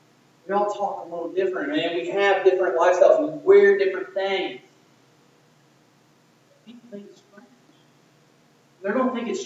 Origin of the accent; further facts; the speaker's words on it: Owensboro, Kentucky, United States; Where are you from? I'm always Owensboro, Kentucky.